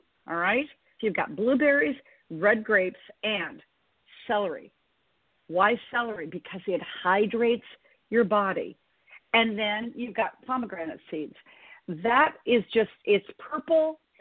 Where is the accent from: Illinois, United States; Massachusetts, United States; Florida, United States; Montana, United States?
Montana, United States; I grew up in Montana, small town girl from Montana, but we had a summer home in Flathead Lake.